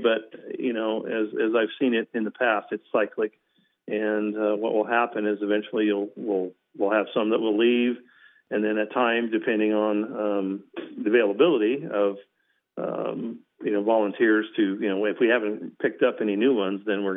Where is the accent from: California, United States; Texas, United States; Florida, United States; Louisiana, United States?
California, United States; Basically, I was born and raised in Siskiyou County, lived here all my life